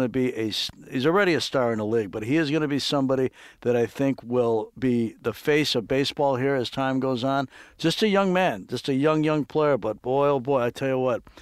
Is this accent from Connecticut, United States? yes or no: no; Chicago, Illinois, United States; now in California, United States; I've been in California a long time, though, so I've been very spoiled after growing up in Chicago and going to Wrigley Field in early April